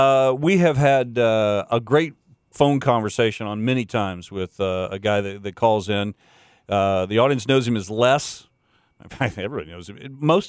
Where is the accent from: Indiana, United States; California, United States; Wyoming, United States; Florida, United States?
Florida, United States; now in Wisconsin, United States; Where are you from? Florida.